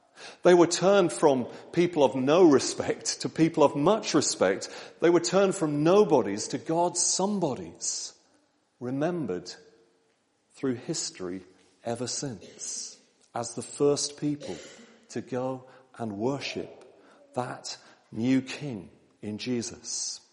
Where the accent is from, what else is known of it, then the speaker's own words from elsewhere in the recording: Lowestoft, East of England, United Kingdom; I responded to that call at a meeting in my hometown of Lowestoft and turned to Christ.